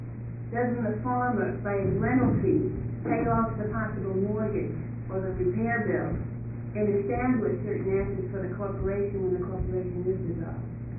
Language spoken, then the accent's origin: English; Portland, Oregon, United States; I'm from Portland, Oregon.